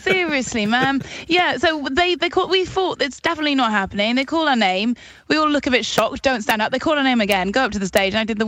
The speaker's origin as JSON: {"language": "English", "town": "Newcastle upon Tyne", "region": "North East England", "country": "United Kingdom", "said": "Well, for me, I'm from Newcastle."}